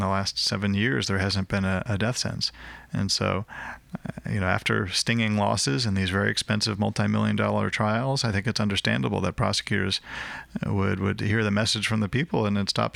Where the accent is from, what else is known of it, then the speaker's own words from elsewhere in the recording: Virginia, United States; some counties that I hadn't heard of in my home state of Virginia